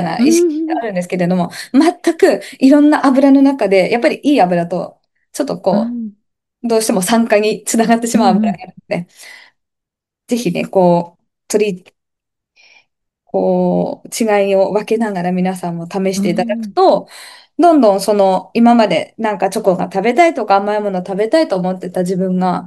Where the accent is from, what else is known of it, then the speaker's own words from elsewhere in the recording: Tohoku, Japan; 私、東北出身なので、